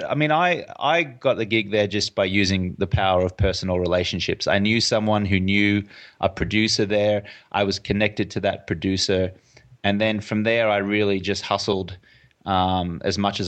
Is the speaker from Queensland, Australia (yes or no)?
yes; Brisbane, Queensland, Australia; Your listeners can probably hear my accent. I'm from Brisbane, Australia.